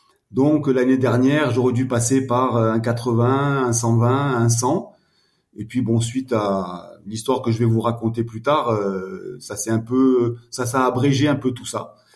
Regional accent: France; also born or lived in Morocco; en tant que Français, on fait des études dans une école française

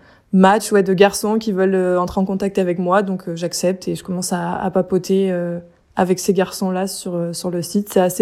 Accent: Provence-Alpes-Côte d'Azur, France; now in Paris, France; J'ai grandi dans les Alpes de Haute-Provence, à côté de Manosque.

